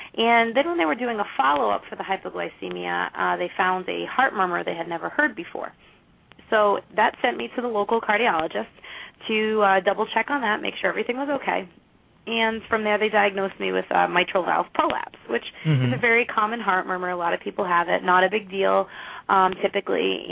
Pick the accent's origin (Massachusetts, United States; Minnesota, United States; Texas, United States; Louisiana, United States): Massachusetts, United States; Fall River; Like you mentioned, I'm from Fall River, Massachusetts, and I was raised here. We're a small city that really played a big influence in how I developed, I guess you could say.